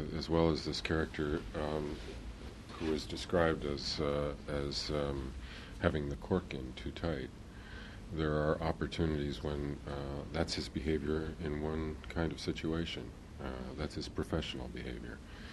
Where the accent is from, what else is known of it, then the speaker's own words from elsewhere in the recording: Chicago, Illinois, United States; now in West Coast, United States; I grew up in Chicago, but I've been 25 years on the West Coast among a very different tribe.